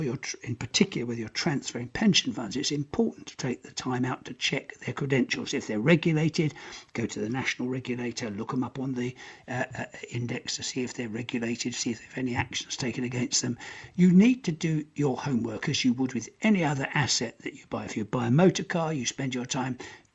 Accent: United Kingdom; now in Europe; while I'm living in Europe as a British expatriate.

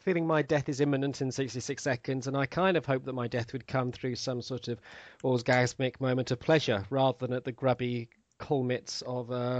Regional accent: North West England, United Kingdom; I come from the Northwest, technically.

